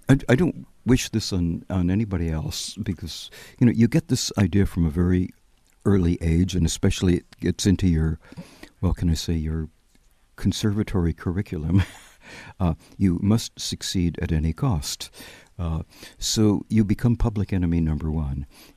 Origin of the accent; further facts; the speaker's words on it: Maryland, United States; also born or lived in Washington, D.C.; I was born in Washington, D.C., not all that far from here, and lived my early years actually in Maryland.